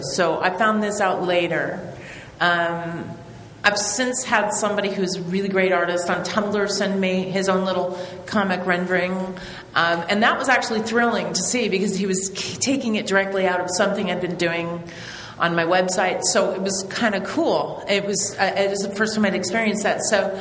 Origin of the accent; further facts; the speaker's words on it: Ireland; I'm Irish. I can't help it.